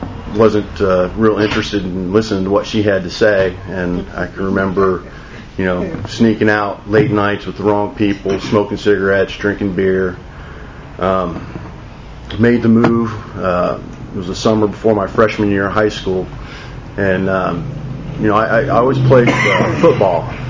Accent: Van Wert, Ohio, United States; also born or lived in Dayton; I was born on July 12, 1967, in Dayton, Ohio. Moved around with my parents, ended up in a small town where I grew up until the eighth grade, called Van Wert, Ohio.

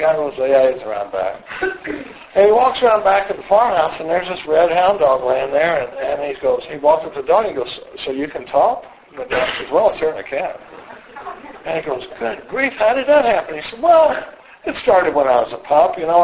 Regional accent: Dallas, Texas, United States; now in Austin, United States; I come from Dallas, Texas. I've been in Austin since the mid-70s, but I come from Dallas, and I grew up in a pretty normal family.

